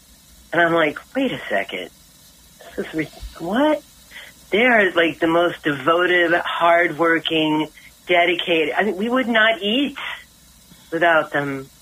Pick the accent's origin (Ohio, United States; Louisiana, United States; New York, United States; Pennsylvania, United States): New York, United States; I came from New York where my father he was racist